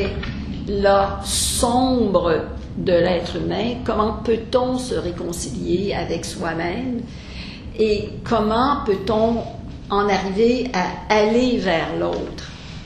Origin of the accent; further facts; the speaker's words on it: Sherbrooke, Quebec, Canada; Je viens de Sherbrooke, une ville à la frontière des États-Unis.